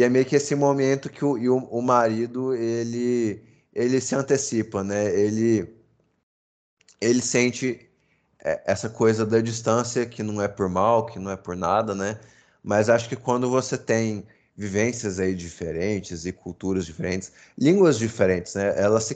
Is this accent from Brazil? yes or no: yes; Brazil; E nós aqui, enfim, nós três aqui da mesa, nascidos e crescidos no Brasil, né?